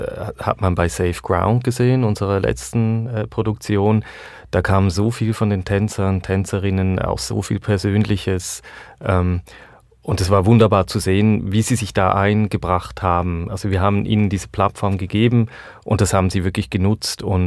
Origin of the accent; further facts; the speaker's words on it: Switzerland; als Schweizer bin ich Berge gewohnt, aber ich hatte sie nie so nah.